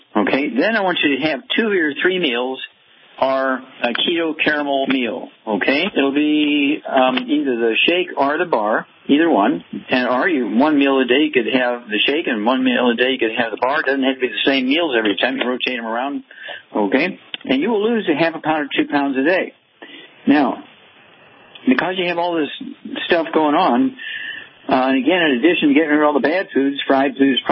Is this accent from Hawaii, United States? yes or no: no; Missouri, United States; Okay, let's start out in Missouri, my home state.